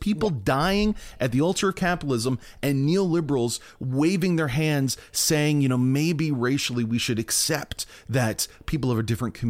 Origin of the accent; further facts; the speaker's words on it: Brampton, Ontario, Canada; It's my hometown. Really love Brampton.